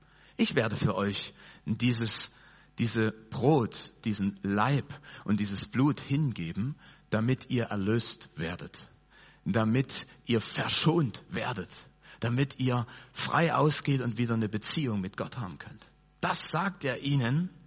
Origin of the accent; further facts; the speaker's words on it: Germany; wir sind ja Deutsche.